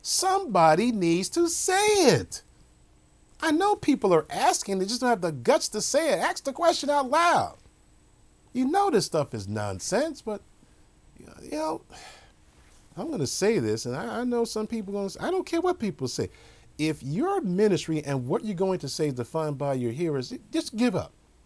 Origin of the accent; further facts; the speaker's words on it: New York, United States; even when I was lost and growing up in New York, and I would see it on television